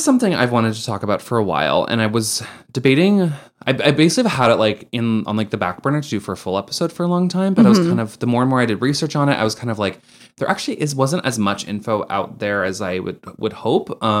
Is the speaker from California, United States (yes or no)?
no; Wellesley, Massachusetts, United States; So I'm from Wellesley, Massachusetts. Mm-hmm. It's about 20 to 30 minutes west of Boston.